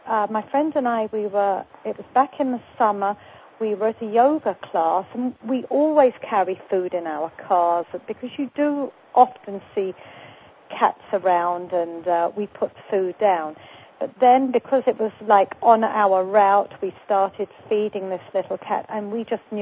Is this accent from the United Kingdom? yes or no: yes; England, United Kingdom; now in United States; when I came from England, I couldn't believe how wicked you Americans were keeping animals in crates.